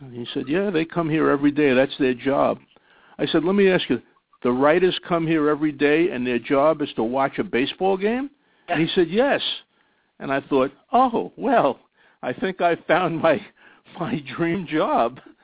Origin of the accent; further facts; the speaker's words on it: New York, United States; As a kid growing up in New York, we had three New York baseball teams, the Yankees, the Dodgers, and the Giants.